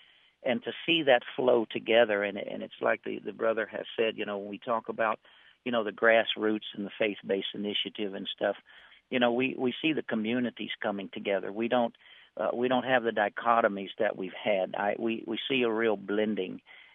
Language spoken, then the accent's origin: English; Florida, United States; I come from Central Florida, and myself, I was raised in total segregation.